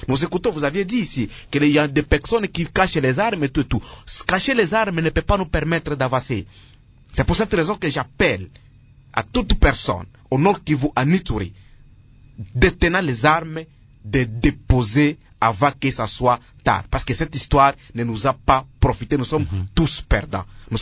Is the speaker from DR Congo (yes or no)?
yes; Eastern DRC, DR Congo; parce que je suis de l'Est